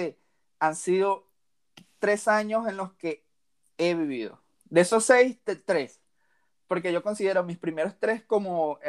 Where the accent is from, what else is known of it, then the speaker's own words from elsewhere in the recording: Venezuela; moved away; Tengo tatuado la fecha en la que yo salí de Venezuela en mi brazo.